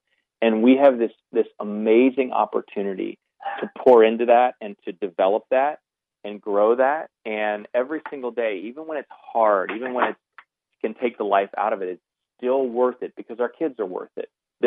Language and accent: English; Ohio, United States; I'm a big Ohio State Buckeyes fan because I come from Ohio